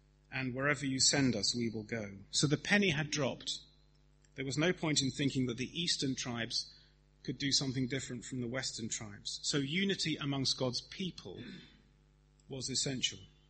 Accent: Woking, South East England, United Kingdom; I've never lived on a frontier. I'm from Woking, for goodness sake.

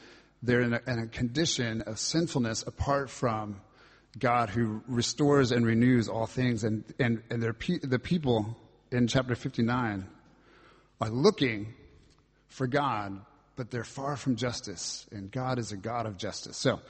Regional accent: United States; accent: American; I'm American, so I sound American, and I say Isaiah

